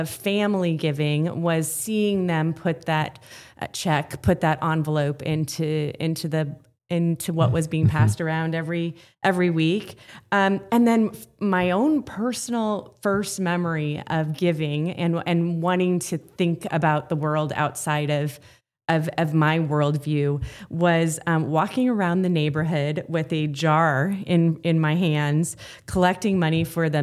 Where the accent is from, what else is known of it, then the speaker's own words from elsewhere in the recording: Omaha, Nebraska, United States; now in Lincoln, United States; Lincoln has been my home now for about 25 years. Prior to that, I was born and raised in Omaha. My 95-year-old mother continues to live in the small home in eastern Omaha that I grew up in.